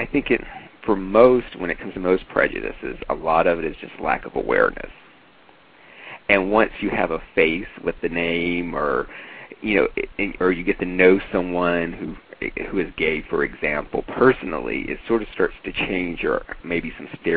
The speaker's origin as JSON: {"language": "English", "region": "Mississippi", "country": "United States", "tie": "born or raised there", "said": "You know, I grew up in Mississippi. I came out in Mississippi, and a lot of people are surprised by that I came out as much, you know, as openly as I did in Mississippi"}